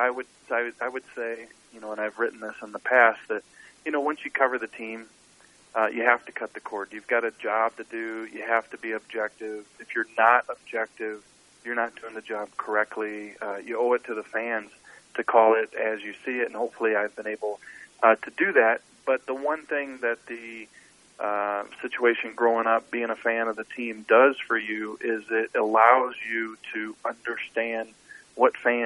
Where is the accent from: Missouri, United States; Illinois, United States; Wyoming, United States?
Missouri, United States; St. Louis; I grew up in St. Louis. I'm a lifelong St. Louisan.